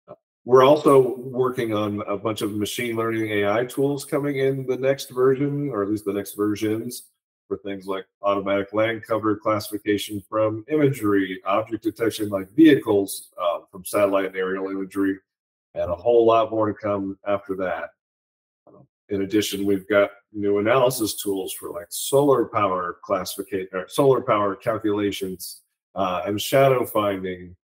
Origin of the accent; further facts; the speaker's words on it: Kansas City, United States; I went and worked for Garmin, which is close to my hometown, Kansas City, at least their headquarters are.